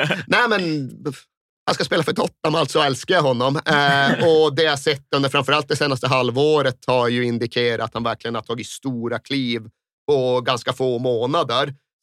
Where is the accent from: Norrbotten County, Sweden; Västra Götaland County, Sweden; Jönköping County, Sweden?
Norrbotten County, Sweden; Malmberget; För vi har inte mycket i Malmberget där jag kommer ifrån. Numera finns ju inte ens samhället kvar.